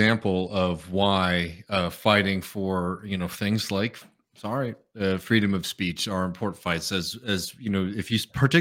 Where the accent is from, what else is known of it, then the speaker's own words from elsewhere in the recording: Austin, Texas, United States; I was very honored this Sunday to join over 10,000 people in my hometown here in Austin, Texas, in a march of support for Palestinian human rights and dignity.